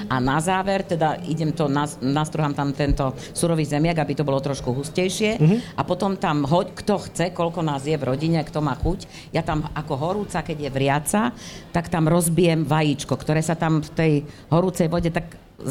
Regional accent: Bratislava, Bratislava Region, Slovakia; ja som v tomto Bratislavčanka, konečne môžem povedať, že ja som Bratislavčanka

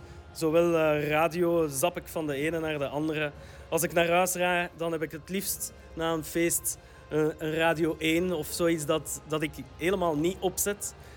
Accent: Zellik, Flanders, Belgium; Wel, ik ben eigenlijk van Zellik.

